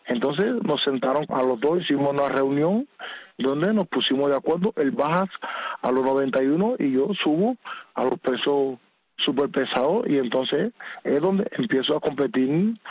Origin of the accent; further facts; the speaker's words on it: Cuba; como buenos cubanos que somos.